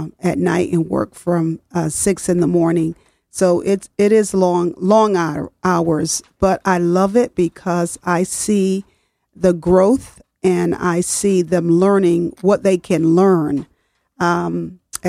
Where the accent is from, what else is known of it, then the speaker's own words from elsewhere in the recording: the South, United States; Growing up in the South, you had a couple of generations in one home